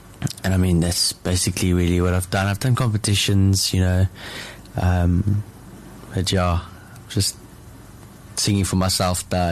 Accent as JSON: {"language": "English", "town": "Pretoria", "region": "Gauteng", "country": "South Africa", "tie": "born or raised there", "also_born_or_lived": "Cape Town, South Africa", "said": "I'm 18 years of age. I was born in Cape Town and moved to Pretoria when I was about 2 years old."}